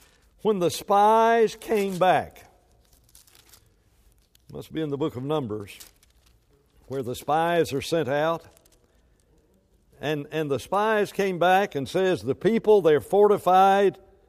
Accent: Huntsville, Alabama, United States; And I grew up in Huntsville where they built those rockets. So this is what I grew up living and breathing.

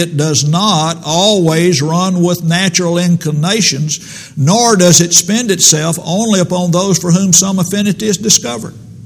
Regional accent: Centerville, Tennessee, United States; When I was growing up in the Ship's Bend congregation 3 miles out of Centerville, Tennessee

